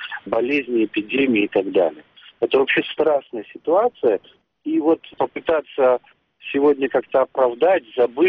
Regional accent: Crimea, Ukraine; мы, крымские татары, которые уже при своей жизни прошли через очень многие такие трагичные и тяжелые политические события

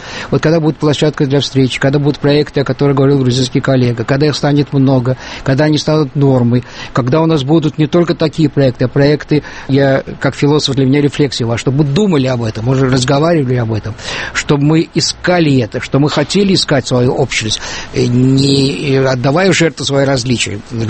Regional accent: Armenia; мы, армяне, в меньшей степени входим в кавказский культурный проект, чем даже грузины.

